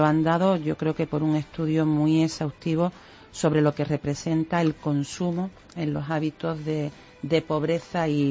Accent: Puerto Banús, Andalusia, Spain; Y dentro de España, pues bueno, barro, o sea, de Málaga, barro un poquito para mi pueblo, Puerto Banús, ¿no?

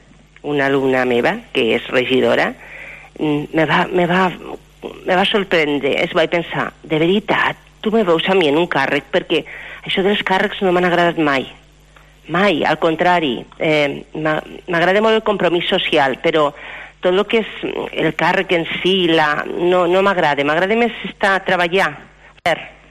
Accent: Barbastro, Aragon, Spain; born there; Jo vaig néixer a Barbastro, aquí al costadet.

